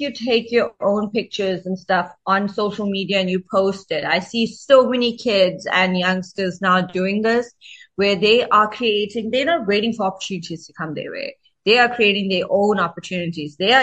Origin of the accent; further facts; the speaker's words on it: Durban, KwaZulu-Natal, South Africa; now in Johannesburg, South Africa; But my hometown is Durban, KwaZulu-Natal.